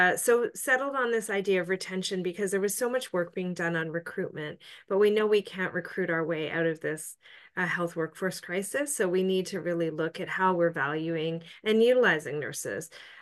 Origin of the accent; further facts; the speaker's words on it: Ontario, Canada; I'm an RN from Ontario.